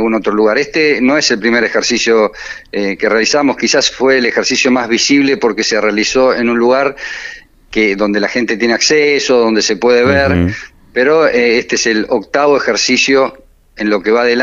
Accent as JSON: {"language": "Spanish", "region": "San Juan", "country": "Argentina", "said": "vengo de Buenos Aires, soy sanjuanino"}